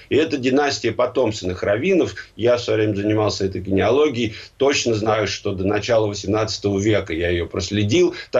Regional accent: Moscow, Russia; born there; когда я родился, разумеется, в Москве, мои родители принадлежали к прослойке советской еврейской интеллигенции

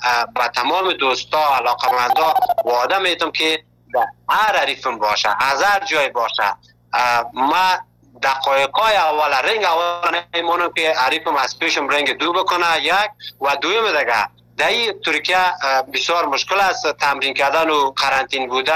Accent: Afghanistan; now in Turkey; اول که از افغانستان آمدیم در یک جای یک شهر مالاتیا

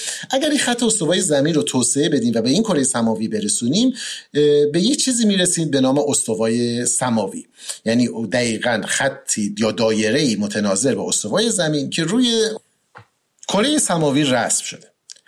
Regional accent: Iran; خب همه ما ایرانی هستیم و این جشن رو جشن می‌گیریم

